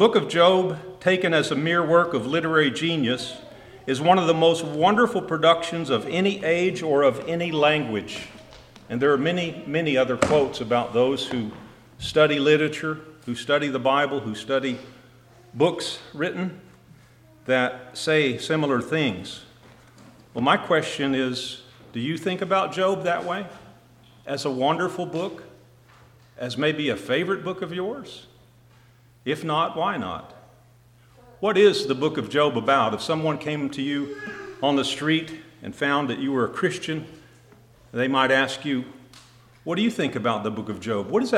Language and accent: English; Texas, United States; accent: southern Texas; allowing my southern Texas accent here